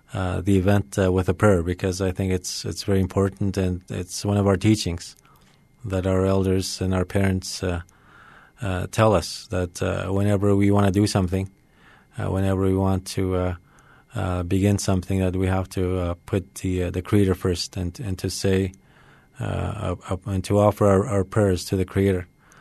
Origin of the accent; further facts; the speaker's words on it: Muskrat Dam, Ontario, Canada; I'm from Muskrat Dam, First Nation, a small community. It's right on the Severn River, and that's where I was raised, growing up.